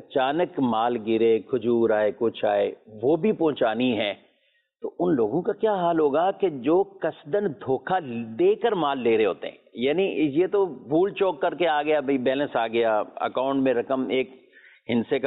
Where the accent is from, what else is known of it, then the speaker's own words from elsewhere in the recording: Tandlianwala, Punjab, Pakistan; پہلی کال تو تاندلیہ والا سے، میرا شہر ہے